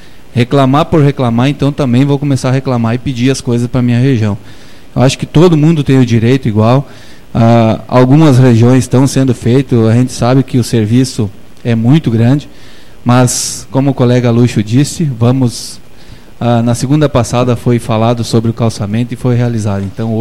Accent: Agudo, Rio Grande do Sul, Brazil; tive que, sem querer, me deslocar até minha terra natal e fiquei muito assustado

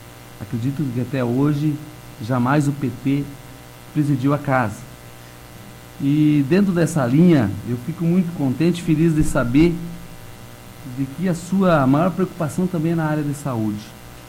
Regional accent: Rincão Despraiado, Brazil; como sou morador, como sou, eu nasci e me criei no Rincão Despraiado

